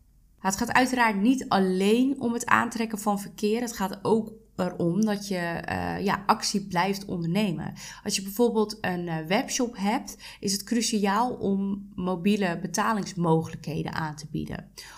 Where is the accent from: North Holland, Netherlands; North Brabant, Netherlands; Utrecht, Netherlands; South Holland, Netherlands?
North Brabant, Netherlands; Breda; ik kom uit Breda, dus ik ben ook werkzaam in de buurt van Breda.